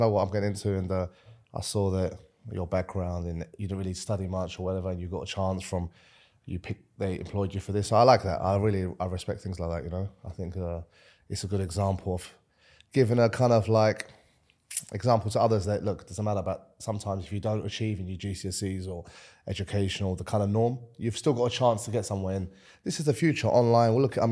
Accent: Canvey Island, East of England, United Kingdom; also born or lived in London; I was born in London, but I actually was raised in Essex, a place called Canvey Island.

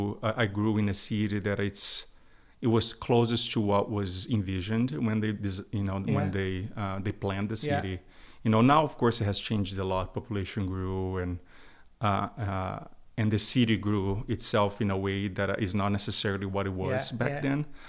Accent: Brasilia, Federal District, Brazil; I'm a first-generation Brazilian, because everybody that parents of my friends, nobody's from Brasilia.

